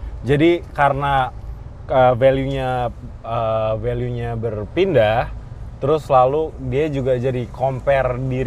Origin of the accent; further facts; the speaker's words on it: Central Java, Indonesia; gue kebetulan dari Jawa Tengah gitu lah, let's say gitu. Jadi orang-orang di kampung kan mostly gak sosial media kan?